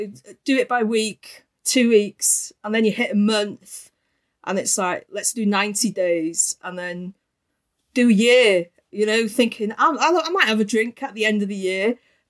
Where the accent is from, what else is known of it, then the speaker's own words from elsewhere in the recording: Wales, United Kingdom; first language Welsh; English is a second language; I'm Welsh first language.